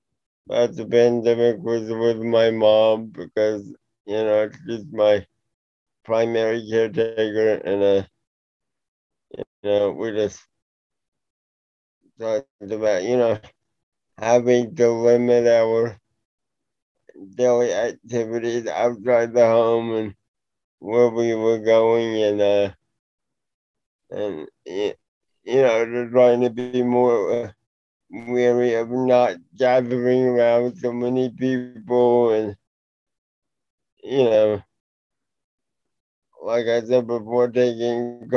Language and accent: English; Houston, Texas, United States; I am from Houston, Texas, and I am 29 years old, and I go by he, him.